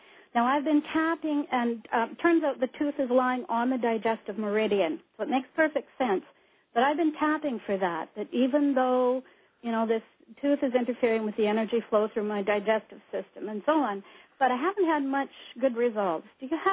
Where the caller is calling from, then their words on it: Canada; I'm calling from Canada